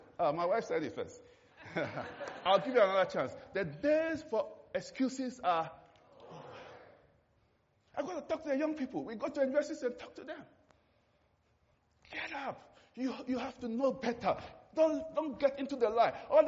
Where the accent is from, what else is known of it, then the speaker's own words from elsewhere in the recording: Ghana; After I had gone to Nigeria as a young intern working with a newspaper, and I found out, a guy said, where do you come from? I said, Ghana.